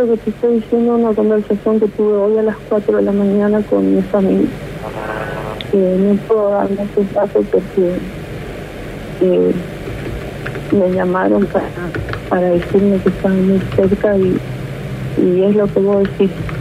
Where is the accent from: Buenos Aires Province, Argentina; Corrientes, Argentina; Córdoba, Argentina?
Corrientes, Argentina; Virasoro; Y nosotros somos de Virasoro.